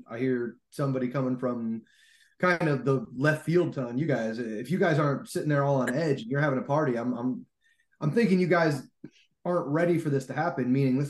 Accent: New Jersey, United States; now in Pennsylvania, United States; I'm from New Jersey, moved to Pennsylvania

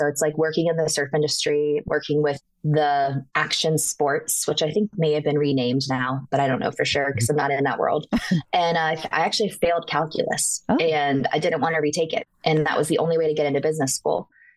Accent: North Carolina, United States; now in Maryland, United States; I'm from North Carolina. So I was there when all this kind of started and now I'm in Maryland.

